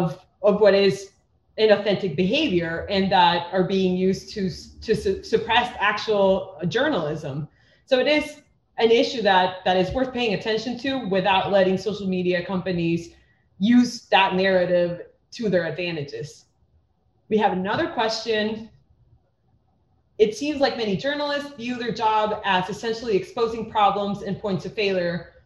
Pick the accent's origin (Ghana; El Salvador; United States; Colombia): El Salvador; I am from El Salvador